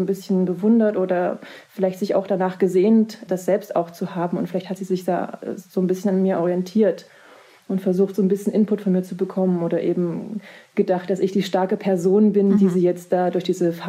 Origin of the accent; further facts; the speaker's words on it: Thuringia, Germany; meine Mutter kommt ursprünglich aus Mecklenburg. Ich bin aber in Thüringen aufgewachsen